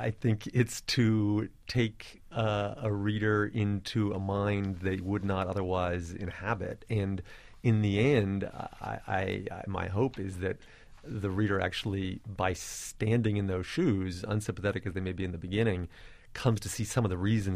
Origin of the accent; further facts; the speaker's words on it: Wellesley, Massachusetts, United States; also born or lived in Kingston; Sort of an amalgam of the two towns that I grew up in Massachusetts, Kingston and Wellesley.